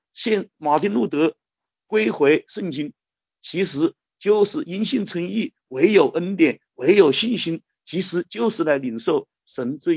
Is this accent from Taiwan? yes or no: no; China; 就是说我们中国人